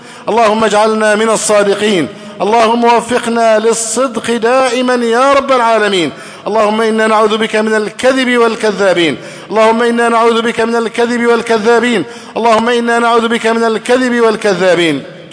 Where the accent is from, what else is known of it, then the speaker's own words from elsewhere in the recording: Egypt; اللهم احفظ بلدنا مصر أمنا أمانا، سخاء رخاء، وسائر بلاد